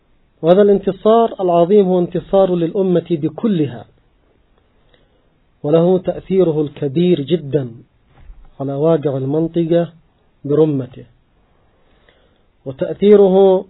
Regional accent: Yemen; كما هو حال الكثير من المشاريع الموجودة في الساحة الإسلامية، ومن ذلك في بلدنا اليمن.

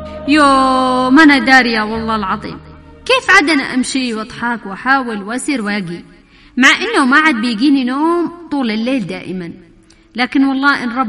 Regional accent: Taiz, Taiz Governorate, Yemen; وإحنا من أبناء تعز

